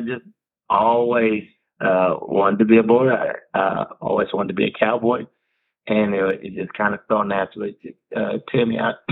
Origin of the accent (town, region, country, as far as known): Baytown, Texas, United States